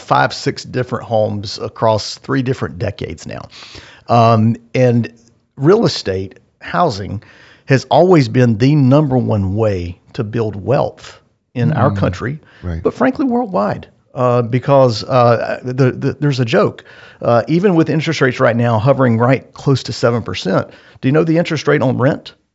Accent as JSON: {"language": "English", "town": "Asheville", "region": "North Carolina", "country": "United States", "tie": "born or raised there", "said": "I grew up in Asheville, North Carolina."}